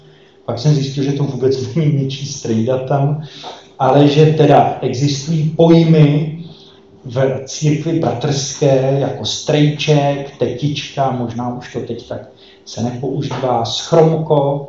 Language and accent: Czech; České Budějovice, South Bohemian Region, Czechia; já jsem z Budějovic, tam jsme se s Renatkou potkali.